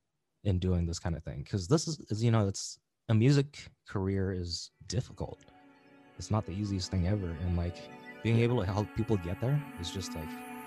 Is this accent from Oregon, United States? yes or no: yes; Portland, Oregon, United States; My hometown, man.